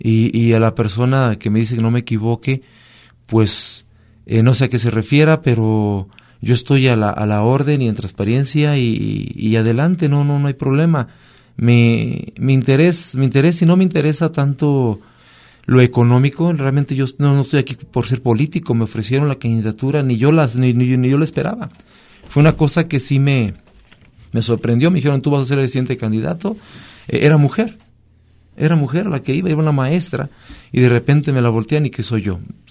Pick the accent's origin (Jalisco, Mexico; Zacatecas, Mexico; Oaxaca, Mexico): Jalisco, Mexico; No estoy de acuerdo, porque ahí salimos afectados los Altos de Jalisco por los costos que tendríamos que pagar nosotros por el agua.